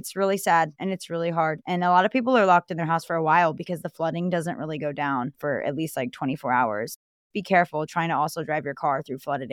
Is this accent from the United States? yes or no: yes; Georgia, United States; because I'm not from Florida. So when a hurricane comes, I'm like, I'm leaving. So I drive home to Georgia